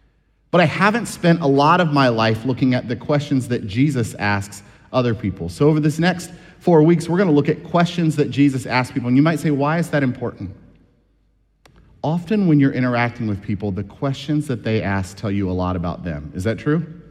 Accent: Culpeper, Virginia, United States; I grew up in Culpeper. People ask the same questions, right? Love you, Culpeper folk.

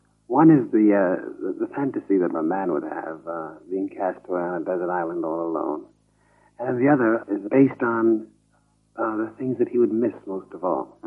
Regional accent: New York City, New York, United States; born there; Yes, I was born in New York City, but both my parents are from the West Indies.

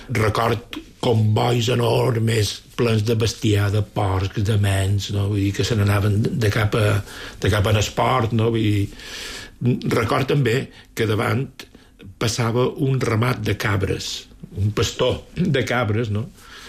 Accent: Palma, Balearic Islands, Spain; I era la típica caseta de l'Eixample de Palma, no? Una caseta de planta baixa, amb una mica de jardineta davant, amb un bon corral a darrere.

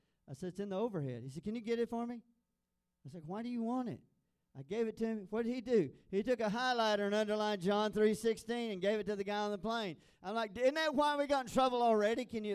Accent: Texas, United States; And so I said, being a Texan, "I'm not going.

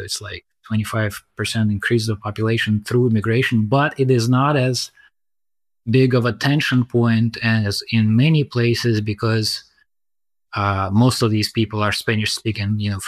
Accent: India; moved away; I came from India to here.

